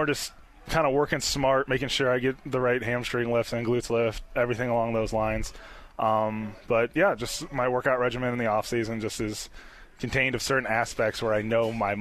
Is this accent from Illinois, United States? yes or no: yes; Chicago, Illinois, United States; I'm from Chicago, so they were playing the Cubs.